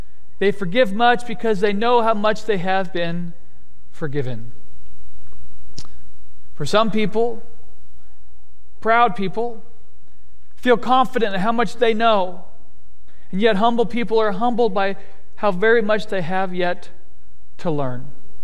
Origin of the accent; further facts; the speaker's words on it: Kansas, United States; And so it's like, oh, I'm a pastor from Kansas, and we got to have this conversation.